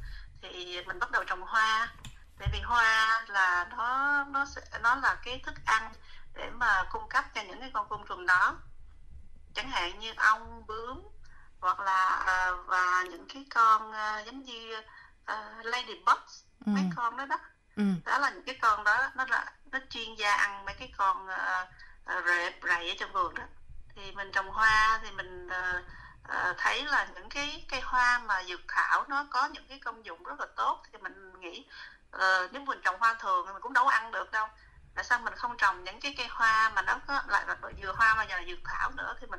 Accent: Saigon, Ho Chi Minh City, Vietnam; moved away; Mình là phải nói là dân Sài Gòn chính gốc ha, chưa bao giờ biết làm vườn là gì. Thì ở Việt Nam là chỉ biết ăn học thôi, đâu có biết mà trồng cây này nọ đâu. Thì tới khi qua bên đây

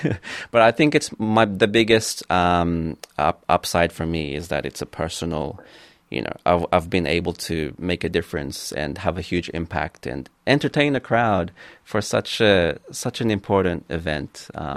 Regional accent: Philippines; Maybe this is from my own upbringing as well, of course, as being Filipino.

